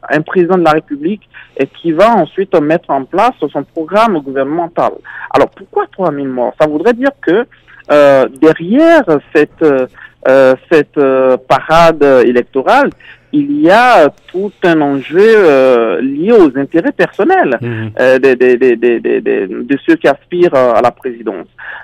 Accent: Côte d’Ivoire; Ben, je suis ivoirien, donc je me réfère à l'élection présidentielle de la Côte d'Ivoire en 2011.

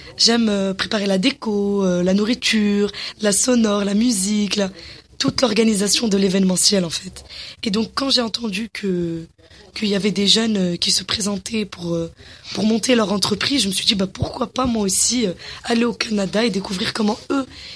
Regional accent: Morocco; Je suis marocaine et il y a beaucoup de Marocains ici.

